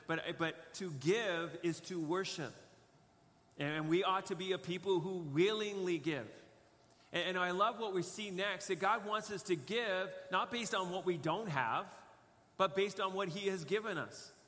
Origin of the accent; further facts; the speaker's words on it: Canada; does the materialism that I live in as a Canadian, is it taking a little bit of a grip on my heart?